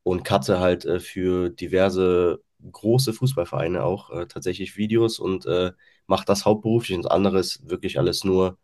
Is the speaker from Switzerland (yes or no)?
no; Bonn, North Rhine-Westphalia, Germany; born there; now in Königswinter, Germany; Komme gebürtig aus Bonn, wohne jetzt im schönen Königswinter.